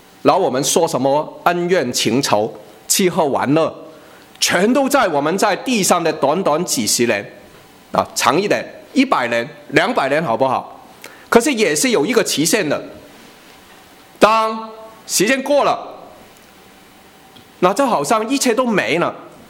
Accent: China; 可是我们中国人有句话叫活到老

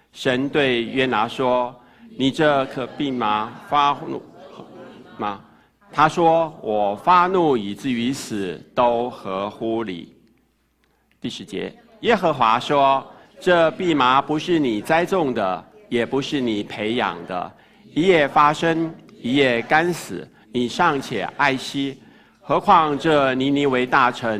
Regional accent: China; 我们中国人华人

